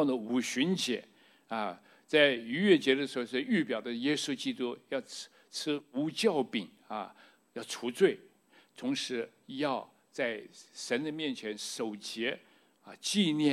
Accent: China; 我们中国人蒙恩，日本人蒙恩了

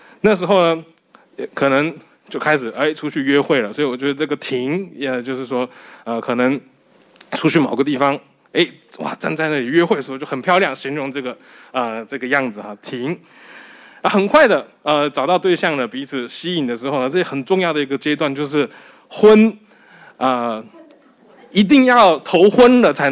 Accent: Osaka, Japan; 以前我住在大阪，我在大阪长大的

